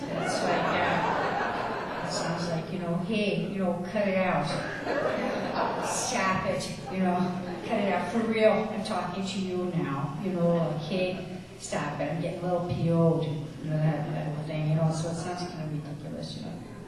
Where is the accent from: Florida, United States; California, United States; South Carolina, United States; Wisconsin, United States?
Wisconsin, United States; entire adult life on questioning authority, which is really, really hard for being from Wisconsin and being Irish Catholic.